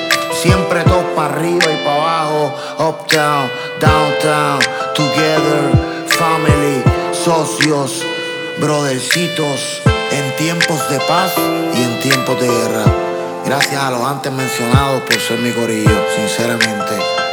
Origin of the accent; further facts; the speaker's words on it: Puerto Rico; Crecí en Maunao, un pueblo costero en una isla del Caribe. En la calle 4 del barrio Calimano crecí